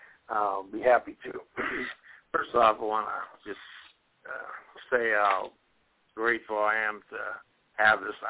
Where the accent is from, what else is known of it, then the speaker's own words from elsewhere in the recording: Grand Island, Nebraska, United States; also born or lived in Columbus, Nebraska; I grew up in Grand Island, Nebraska, and before that, Columbus, Nebraska, but Grand Island mostly.